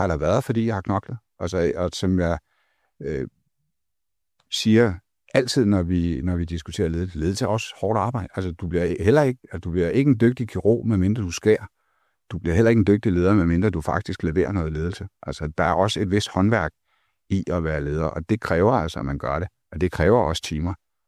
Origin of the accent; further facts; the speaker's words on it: Greenland; Jeg er vokset op på Grønland, eller delvis vokset op på Grønland.